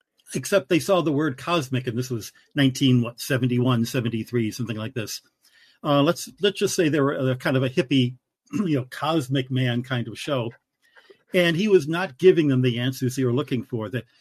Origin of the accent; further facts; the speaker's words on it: Detroit, Michigan, United States; I grew up in the Midwest in Detroit.